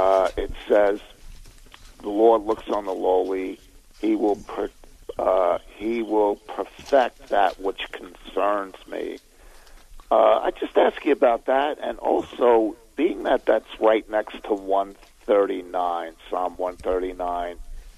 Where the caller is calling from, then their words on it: New York, United States; Yeah, it's Nueva York, yeah.